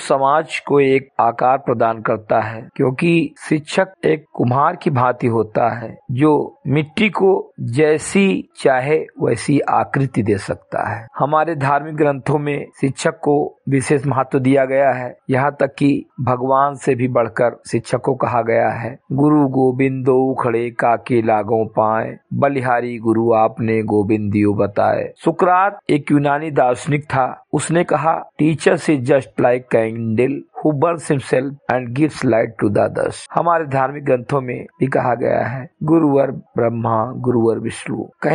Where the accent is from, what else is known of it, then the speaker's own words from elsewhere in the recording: Bahraich, Uttar Pradesh, India; ग्राम सभा से मेरी घटेही विकास खंड मीनपुरवा, जनपद बहराइच का मूल निवासी हूं